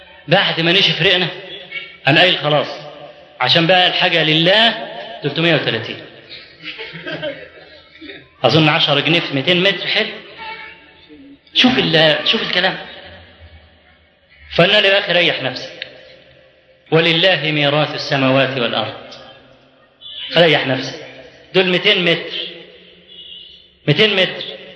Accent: Kafr El Sheikh Governorate, Egypt; وبندور في البلد عندنا في كفر الشيخ على مكان للمسجد

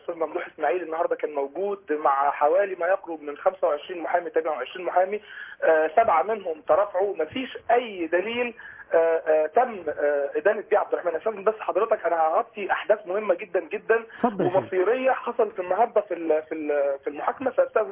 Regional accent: Egypt

